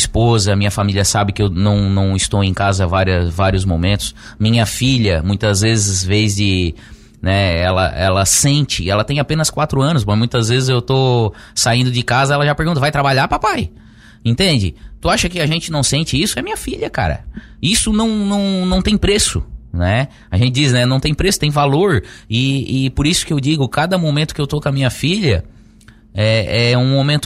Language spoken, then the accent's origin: Portuguese; Lauro Muller, Santa Catarina, Brazil; eu sou de Lauro Miller, eu nasci aqui, então eu cresci aqui, tive que sair para estudar, mas eu moro aqui, eu tenho a minha família aqui